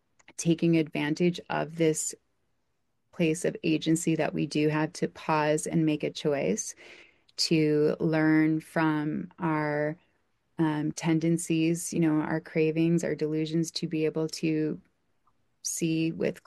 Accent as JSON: {"language": "English", "region": "Michigan", "country": "United States", "tie": "born or raised there", "said": "into the Tibidawassee River, which is actually the river that runs through my hometown that I grew up near, which then fed into the Saginaw River and then fed into the bay."}